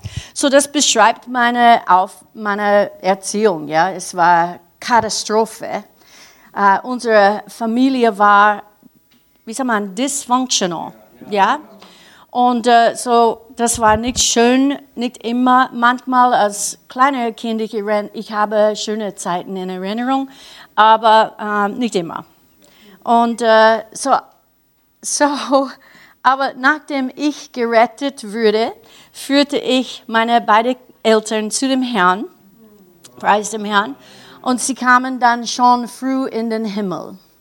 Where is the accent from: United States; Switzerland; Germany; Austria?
United States; Kentucky; German is a second language; Ich komme auch nicht ursprünglich aus Österreich, aber ich war geboren und ich bin aufgewachsen in Kentucky, in den USA.